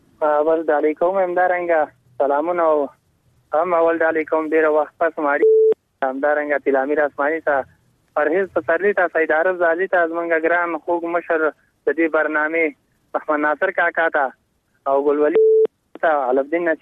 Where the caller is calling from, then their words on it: Parwan, Afghanistan; دا پروان ولایت غربان شینوار ولسوالۍ نه.